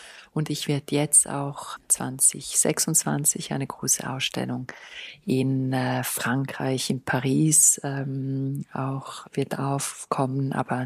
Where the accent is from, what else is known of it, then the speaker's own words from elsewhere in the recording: Graubünden, Switzerland; Ich bin selber aus den Bergen und da kommt die Sturheit.